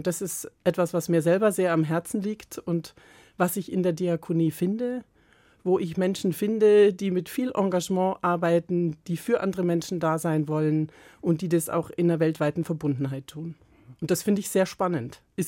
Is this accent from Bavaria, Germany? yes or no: yes; Bad Tölz, Bavaria, Germany; accent: Bavarian; Ich bin in Oberbayern geboren, im schönen Bad Tölz, in Miesbach in die Grundschule gegangen, in Regensburg ins Gymnasium und habe 50 Jahre meines Lebens zumindest meinen ersten Wohnsitz in Bayern gehabt und in verschiedenen Regionen Bayerns gearbeitet.